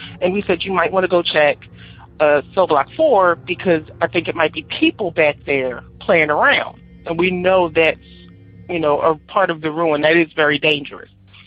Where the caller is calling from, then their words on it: Philadelphia, Pennsylvania, United States; I'm from Philadelphia, Pennsylvania.